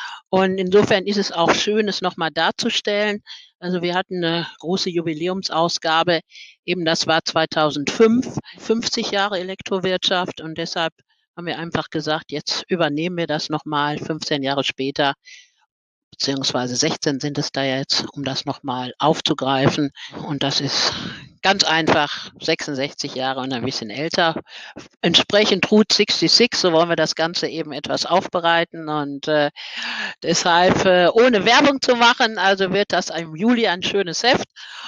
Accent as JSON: {"language": "German", "town": "Dortmund", "region": "North Rhine-Westphalia", "country": "Germany", "said": "sondern als Dortmunder."}